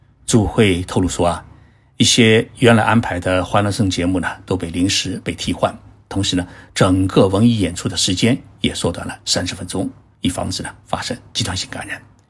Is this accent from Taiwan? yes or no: no; China; 而我们中国人呢并不这么想